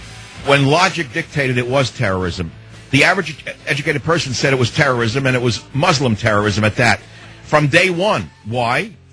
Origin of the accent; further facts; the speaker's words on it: San Francisco, California, United States; Tom on KSFO in my hometown of San Francisco.